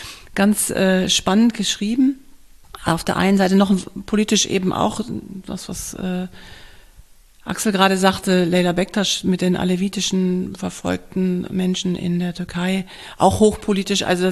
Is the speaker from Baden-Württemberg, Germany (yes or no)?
no; North Rhine-Westphalia, Germany; ich komme auch aus dem Ruhrgebiet